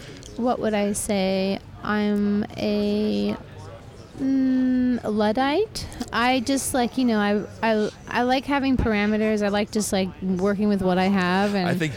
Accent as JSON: {"language": "English", "town": "Walnut Creek", "region": "California", "country": "United States", "tie": "born or raised there", "also_born_or_lived": "Alameda", "said": "Well, I was born in Alameda. I always lead with that. But I grew up in Walnut Creek."}